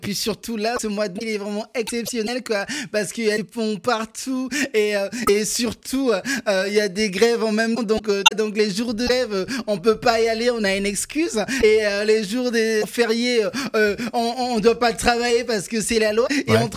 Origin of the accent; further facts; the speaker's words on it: Antilles, France; born there; ça n'a rien à voir avec le fait que je suis né aux Antilles.